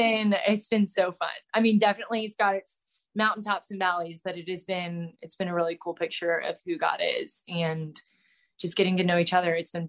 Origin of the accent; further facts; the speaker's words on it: Charlotte, North Carolina, United States; I am from Charlotte, North Carolina. Born and raised there, went to Clemson University for undergrad